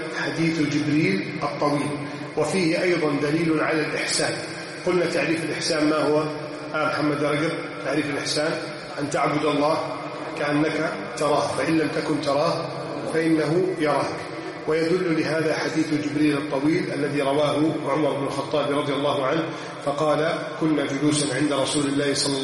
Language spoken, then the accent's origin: Arabic; Egypt; بلدنا مصر